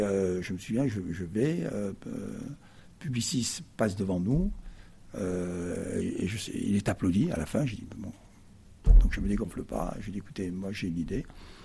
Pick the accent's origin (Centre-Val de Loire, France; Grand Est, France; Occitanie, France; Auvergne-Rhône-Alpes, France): Occitanie, France; Perpignan; comme étant fils du pays, comme vous, je suis de Perpignan